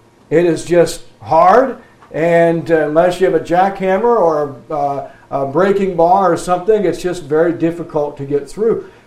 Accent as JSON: {"language": "English", "region": "Florida", "country": "United States", "tie": "born or raised there", "also_born_or_lived": "Indiana", "lives_now": "Tennessee, United States", "said": "I am from Tennessee now. I'm not from there originally. I grew up in South Florida, was born on a farm in Indiana."}